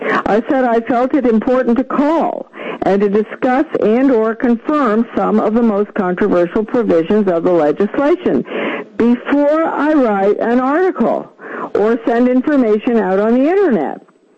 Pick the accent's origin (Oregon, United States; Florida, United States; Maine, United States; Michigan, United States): Maine, United States; And by the way, I'm from Maine, so I had a perfect right to be calling.